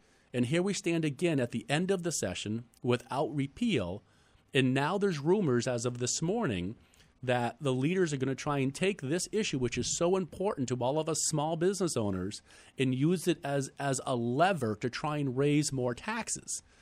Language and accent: English; Ireland; now in United States; I'm an Irishman.